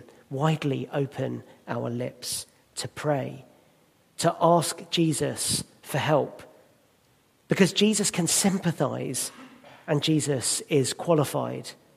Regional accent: South East England, United Kingdom; born there; Now, I was born in Kent from immigrant parents

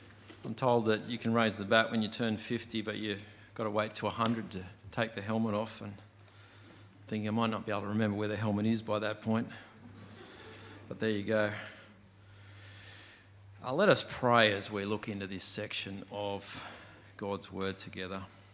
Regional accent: Australia; also born or lived in United States; having grown up in Australia and enjoyed the benefits of being an Australian citizen and everything that comes with that, suddenly finding myself in another country where I wasn't a citizen.

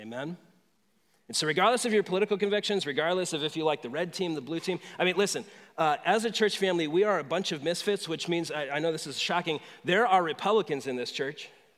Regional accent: United States; And so as an American, it's something that I've wrestled with in a liberal democracy

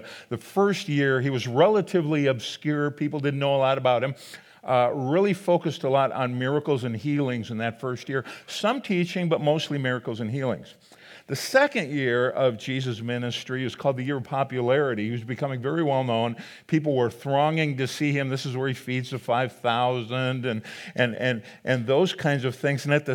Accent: Minnesota, United States; We're from Minnesota. A little weather doesn't stop us.

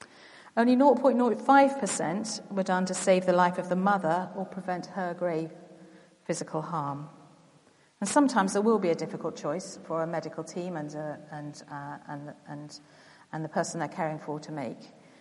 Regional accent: South Africa; I grew up in South Africa

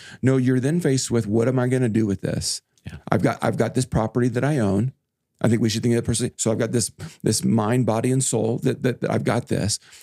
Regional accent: Kansas, United States; I grew up a lot in Kansas where there's a season where the news is full of where was the tornado

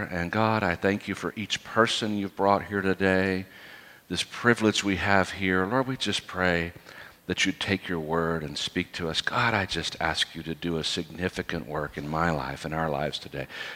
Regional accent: United States; I mean, I'm an American man

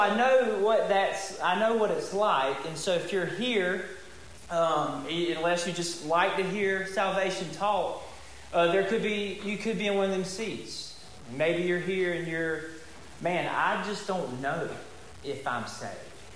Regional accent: Southern United States, United States; I grew up here in the Bible Belt.

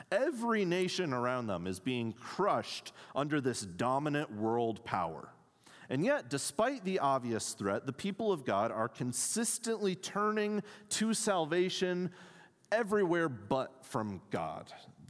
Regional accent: Wheaton, Illinois, United States; I grew up in Wheaton, Illinois, a suburb of Chicago that is sometimes referred to as the Vatican of evangelicalism.

